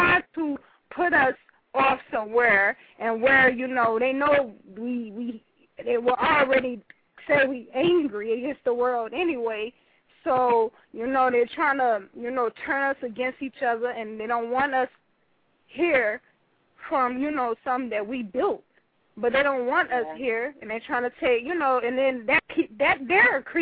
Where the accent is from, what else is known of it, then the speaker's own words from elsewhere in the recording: Harlem, New York, United States; even I know growing up in Harlem